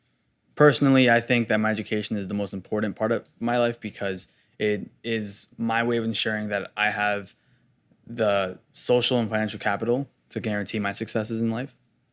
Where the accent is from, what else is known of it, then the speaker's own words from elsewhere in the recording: Queens, New York, United States; also born or lived in Colombia; I am 19 years old. I was born in Colombia, but I was raised in Queens.